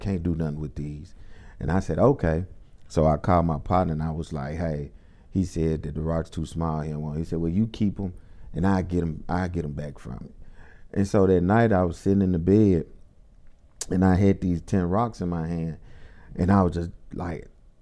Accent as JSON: {"language": "English", "town": "Memphis", "region": "Tennessee", "country": "United States", "tie": "born or raised there", "also_born_or_lived": "Gary, Indiana", "said": "So truly, I've been in Memphis probably since I was about 3 years old."}